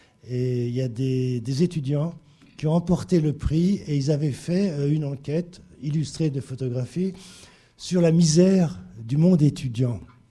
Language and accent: French; Paris, Île-de-France, France; Bon, je suis parisien, je prends beaucoup le métro.